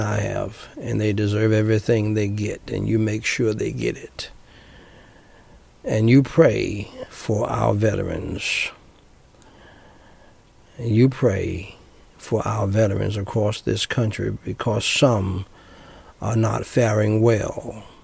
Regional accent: United States; born there; I thank God I was born free in America

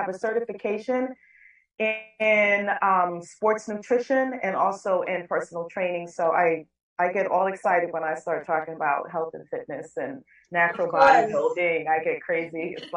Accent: New Haven, Connecticut, United States; Well, I grew up in New Haven from the time I was about 2 years old. I grew up in an area called The Hill, which is in the vicinity of the New Haven train station.

